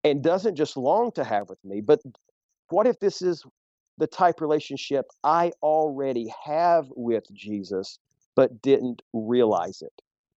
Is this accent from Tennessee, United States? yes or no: yes; Tennessee, United States; I'm from the South, you know, Joe, I raised in East Tennessee.